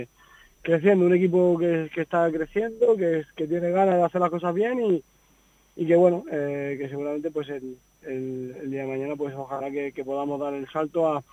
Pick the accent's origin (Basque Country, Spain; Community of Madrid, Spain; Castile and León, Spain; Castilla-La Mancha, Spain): Castilla-La Mancha, Spain; veo que el fútbol castellano manchego pues va creciendo y la verdad que como un manchego más